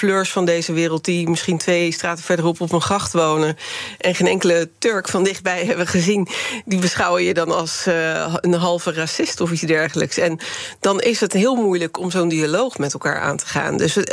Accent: Rotterdam, South Holland, Netherlands; born there; lokale verkiezingen en landelijke verkiezingen, Rotterdam, waar ik geboren ben, vrij laag ligt

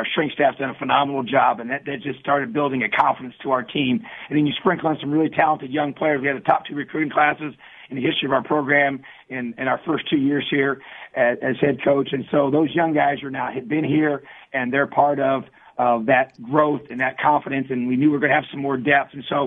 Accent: New Castle, Indiana, United States; it meant so much to me to represent my home state. And like you said, I've been a high school coach in this state for 10 years and played my high school football here. My dad was my high school coach, and being from Newcastle

